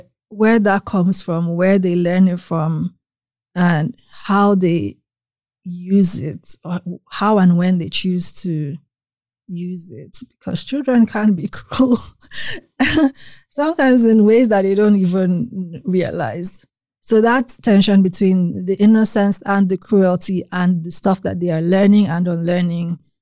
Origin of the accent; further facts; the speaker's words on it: Nigeria; now in United States; Like growing up in Nigeria, we had this impression of the U.S.